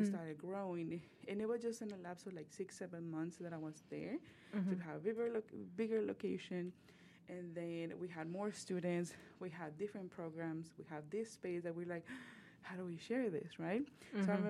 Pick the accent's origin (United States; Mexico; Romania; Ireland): Mexico; English is a second language; You know, when I'm from Mexico, so for me, it was like, oh, yeah, it makes sense because we have a program for adults